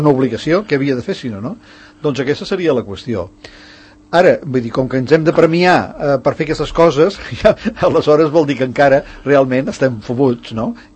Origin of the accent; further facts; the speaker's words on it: Catalonia, Spain; com a català i com a escriptor tinc l'obligació de defensar la meva llengua i els drets del meu país